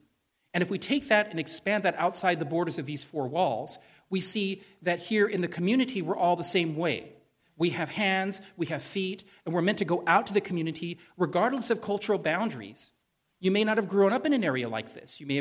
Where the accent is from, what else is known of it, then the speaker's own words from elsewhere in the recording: Portland, Maine, United States; being down here in a border town is a much different thing than being up and growing up in Portland. As a matter of fact, when I was in high school and they said you have to take a foreign language, I decided to take French because I thought French would be good because I'm near Canada